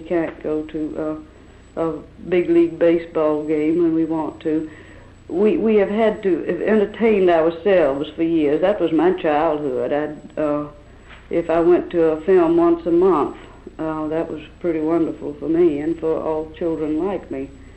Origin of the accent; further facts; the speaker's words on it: the South, United States; We are mostly Irish, Scottish, English, Welsh. We grew up in an agricultural society mainly. The tradition of the South is not urban.